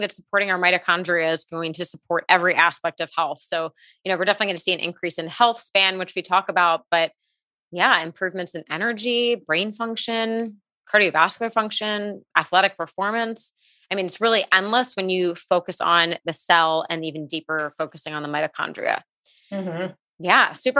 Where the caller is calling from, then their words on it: Las Vegas, Nevada, United States; I'm tuning in from Las Vegas today